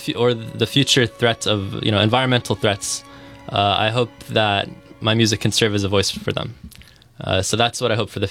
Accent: Gaza, Gaza Strip, Palestine; يعني في واجب للي أنا غزاوي

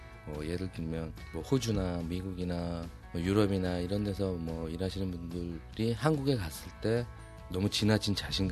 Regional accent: South Korea; 아무래도 제가 그 한국 사람이다 보니까 여기 계신 분들보다는 현지인들보다는 뭐 영어라든가 어떤 커뮤니케이션적인 그런 거에서 조금은 부족하지만

